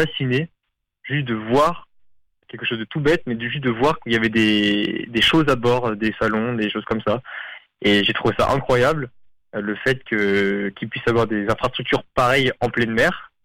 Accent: Grenoble, Auvergne-Rhône-Alpes, France; Donc, à la base, je suis montagnard. Je viens de Grenoble, dans la région Rhône-Alpes.

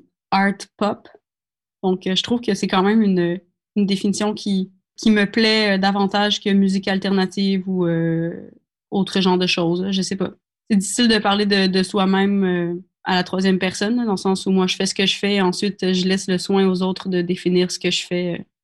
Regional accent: Quebec, Canada; Tu sais, je suis québécoise, donc au Québec, on est beaucoup, on est un petit milieu quand même, et on est à côté des États-Unis, à côté du Canada anglais.

